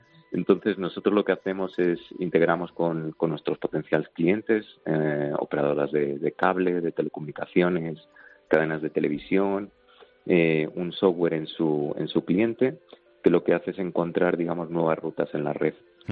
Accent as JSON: {"language": "Spanish", "town": "Madrid", "region": "Community of Madrid", "country": "Spain", "said": "nosotros fuimos los tres fundadores, que somos de Madrid los tres"}